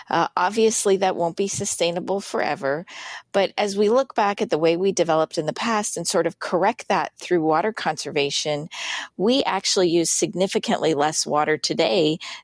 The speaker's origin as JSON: {"language": "English", "town": "Las Vegas", "region": "Nevada", "country": "United States", "tie": "born or raised there", "said": "When I was born, there was about 300,000 people living in the Las Vegas Valley, and today there's over 2.3 million."}